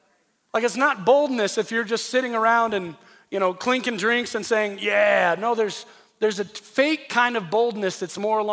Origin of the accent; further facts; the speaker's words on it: Colorado, United States; I am from Colorado. Born and raised here.